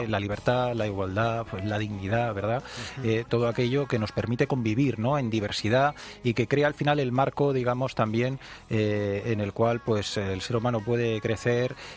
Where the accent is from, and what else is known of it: Spain